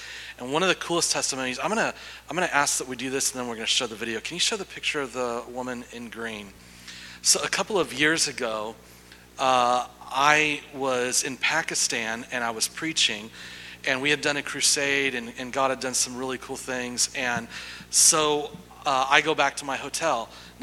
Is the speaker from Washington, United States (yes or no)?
yes; Yakima, Washington, United States; born there; I was born in Yakima, Washington. Yeah, good things do come from Yakima.